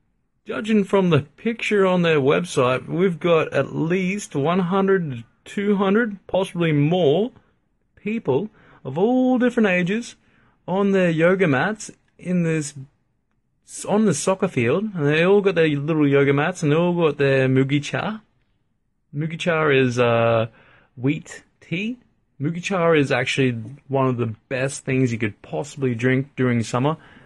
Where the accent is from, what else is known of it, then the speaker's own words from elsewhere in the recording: Australia; I'm an Australian, and we drink a lot of water.